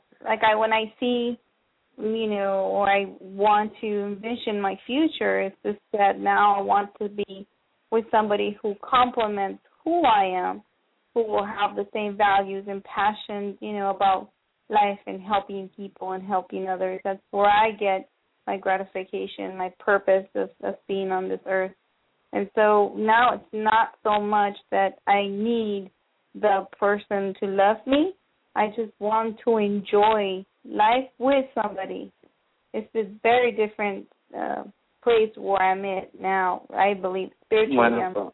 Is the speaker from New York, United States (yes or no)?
no; Los Angeles, California, United States; From Los Angeles, California.